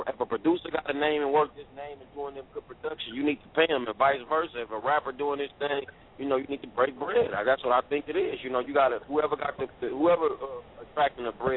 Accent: El Paso, Texas, United States; You know, El Paso, they doing their thing out there. So, you know, I love my hometown, my home state, man.

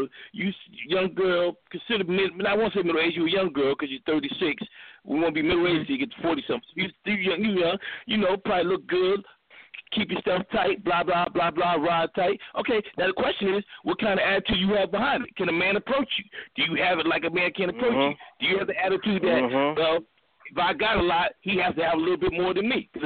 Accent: Philadelphia, Pennsylvania, United States; where I grew up on the East Coast is different, Philly.

